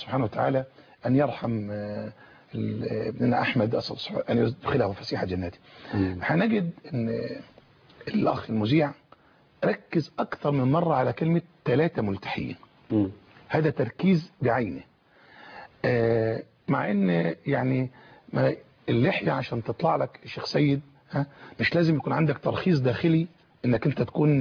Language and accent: Arabic; Suez, Suez Governorate, Egypt; احنا من السويس بقالنا اكثر من 37 38 سنة او يزيد في مجال الدعوة في السويس